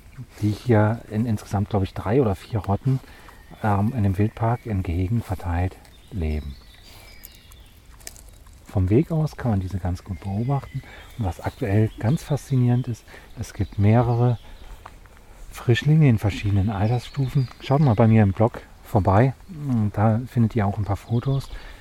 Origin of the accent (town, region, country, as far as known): North Rhine-Westphalia, Germany